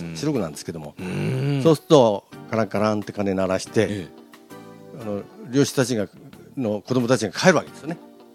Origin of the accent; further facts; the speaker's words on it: Hokkaido, Japan; で私も小さい時にですね、今先ほど言いました本村の方、アサリの線路沿いに生まれ育ったんですよ。